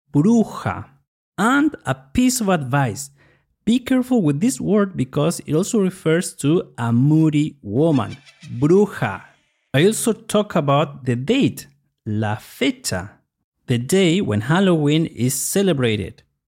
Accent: Chile; soy un vampiro de Chile y soy el presentador

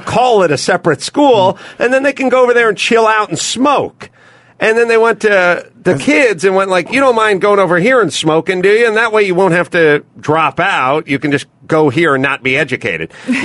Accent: California, United States; Van Nuys is a tough place. A mostly Hispanic place, I would say. At least I grew up in the Valley.

